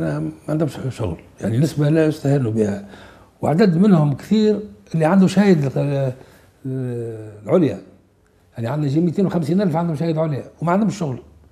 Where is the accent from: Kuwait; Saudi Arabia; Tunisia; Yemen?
Tunisia; وأكبر مشكلة توا عندنا في تونس هي البطالة